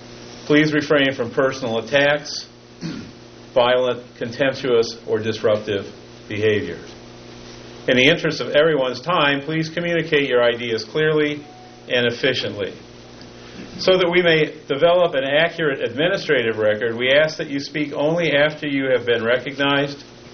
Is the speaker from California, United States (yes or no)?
yes; Chalfant, California, United States; I'm from Chalfont, California, and I am the chair.